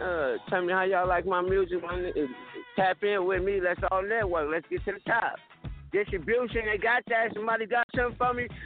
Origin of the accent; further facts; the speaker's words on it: East Palo Alto, California, United States; I'm from Northern California, East Palo Alto, the Bay Area.